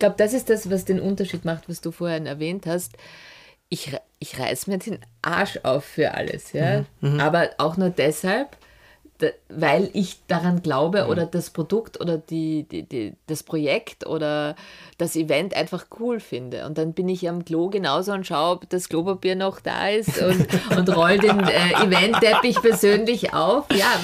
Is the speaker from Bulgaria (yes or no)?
no; Upper Austria, Austria; so hat es begonnen als Oberösterreicherin